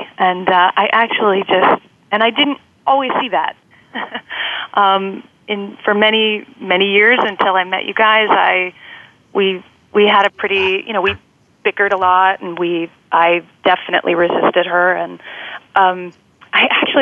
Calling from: Brooklyn, New York, United States; Hi, I'm calling from Brooklyn, New York.

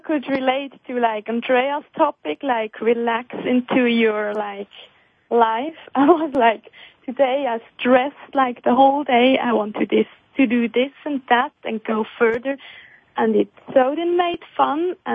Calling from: Switzerland; I'm calling in from Switzerland.

